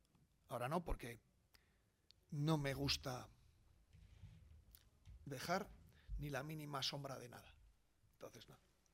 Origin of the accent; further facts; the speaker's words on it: Salas de los Infantes, Castile and León, Spain; yo aquí soy de aquí, de Salas de los Infantes, de un pueblo pequeño de Burgos, casado en Quintanar, otro pueblo metido ahí en la sierra.